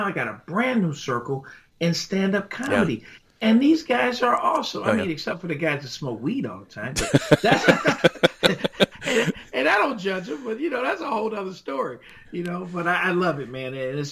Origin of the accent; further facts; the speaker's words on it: Detroit, Michigan, United States; Growing up in Detroit, my father was a World War II veteran.